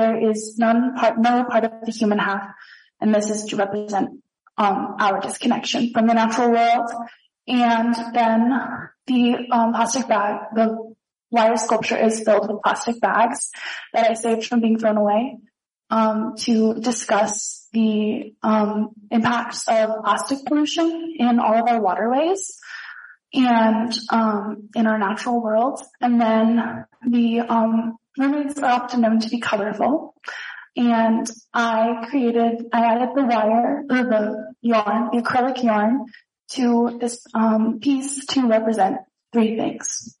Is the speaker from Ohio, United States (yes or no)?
no; Missoula, Montana, United States; I live in Missoula, Montana.